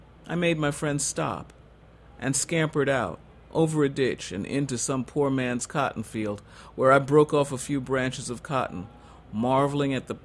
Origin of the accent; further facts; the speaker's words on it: Northern United States, United States; I'm a Northerner, and as one who was well on the road to adulthood when the Civil Rights Accommodation Act was passed 50 years ago in 1964, Mississippi was a place to fear.